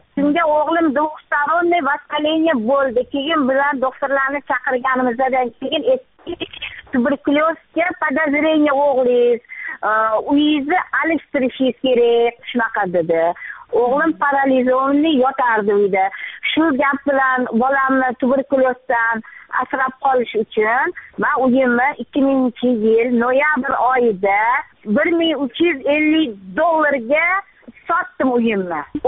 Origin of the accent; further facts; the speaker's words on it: Tashkent, Uzbekistan; born there; Toshkent shahrida tug'ilganman. Oldin Akmal Ikrom tumanida yashaganman. 11-chi mavzi 61-chi uy 47-chi xonadonda.